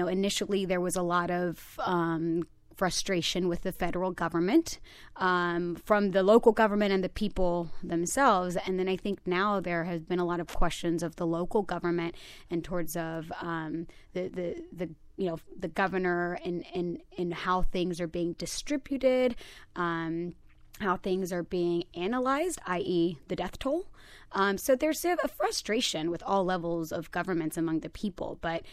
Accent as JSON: {"language": "English", "town": "Corozal", "country": "Puerto Rico", "tie": "born or raised there", "said": "But then you go into places like my hometown, Corozal. It's in the interior. It's up in the mountains. They don't have the resources that the big cities have."}